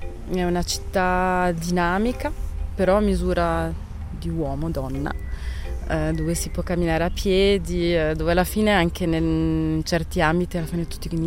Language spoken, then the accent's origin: Italian; Bellinzona, Ticino, Switzerland; Però sono cresciuta a Bellinzona, tra Bellinzona e Camorino, che oggi è diventata la grande Bellinzona.